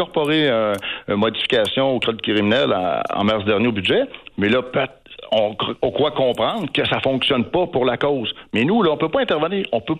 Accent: Quebec, Canada; En tant que citoyen, en tant que Québécois, là, je suis pleinement d'accord sur cet aspect-là.

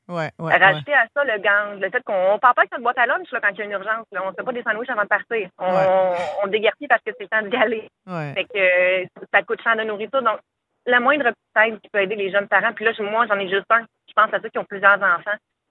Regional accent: Quebec, Canada; Écoutez, moi, je viens des Hautes-Laurentides, donc la dynamique à Montréal, je la connais pas du tout.

